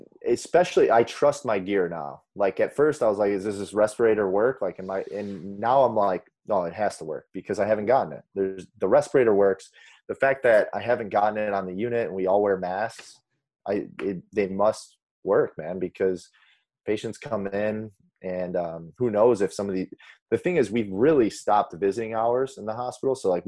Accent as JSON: {"language": "English", "region": "Indiana", "country": "United States", "also_born_or_lived": "Chicago", "moved": "as an adult", "lives_now": "California, United States", "said": "I'm from Indiana. So I started, I worked in Chicago for about a year and a half, 2 years. And then I just shot to California."}